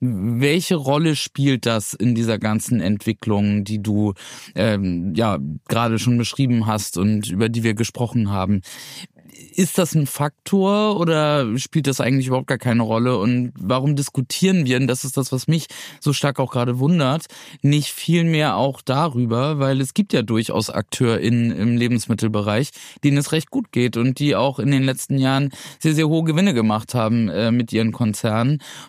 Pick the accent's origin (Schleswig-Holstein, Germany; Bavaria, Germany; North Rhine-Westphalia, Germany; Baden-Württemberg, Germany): Schleswig-Holstein, Germany; ich komme aus Schleswig-Holstein